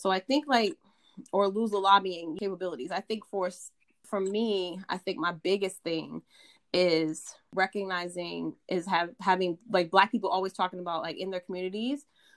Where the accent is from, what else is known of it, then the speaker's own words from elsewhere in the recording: Pennsylvania, United States; I myself grew up in a neighborhood, and the closest steel mill, because I'm from Western Pennsylvania, was maybe, what, 3-5 miles down the street?